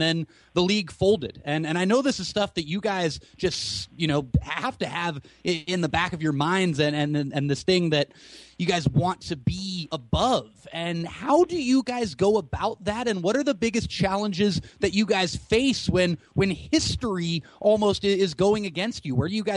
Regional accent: Santa Cruz, California, United States; also born or lived in San Jose; I grew up in the Santa Cruz and San Jose areas

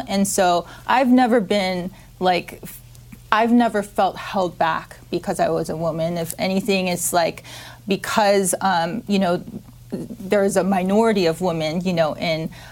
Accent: Tokyo, Japan; if anything, I come from Japan. I'm originally from Tokyo

